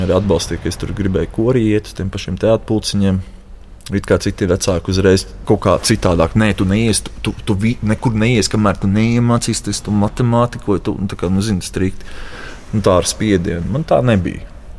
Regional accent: Valmiera, Valmiera Municipality, Latvia; es no Valmieras esmu

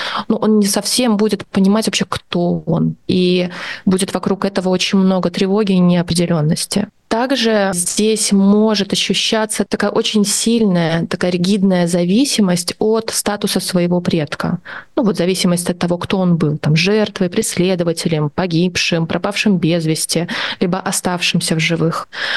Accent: Belarus; и я из Беларуси, у нас были свои тяжелые события

